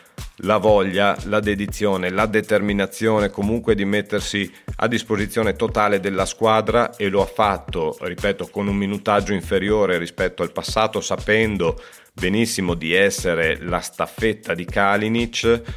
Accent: Verona, Veneto, Italy; da veronese, da tifoso Hellas

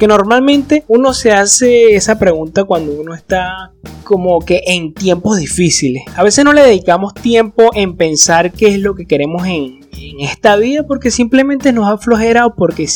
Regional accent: Charallave, Miranda, Venezuela; en mi pueblo allá de Charallave

